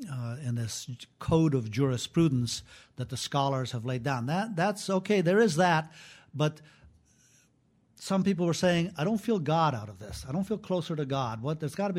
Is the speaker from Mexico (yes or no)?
no; Afghanistan; now in United States; And so Islam was part of everyday life in that sense when I was growing up in Afghanistan.